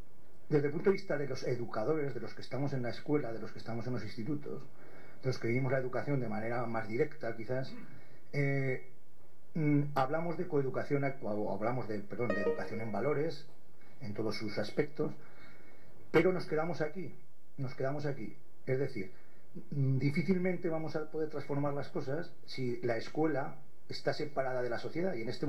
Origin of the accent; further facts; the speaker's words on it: Aragon, Spain; de la Comunidad Autónoma de Aragón. Soy maestro